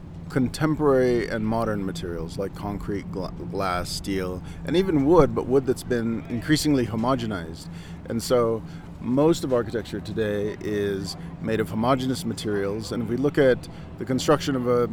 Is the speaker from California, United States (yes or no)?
no; Colorado, United States; I'm from the San Luis Valley